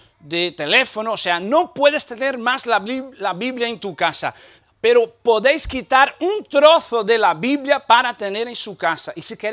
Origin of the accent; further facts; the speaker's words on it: Brazil; Spanish is a second language; En un lugar ahí, en mi país, Brasil, dentro de la, totalmente, de la selva.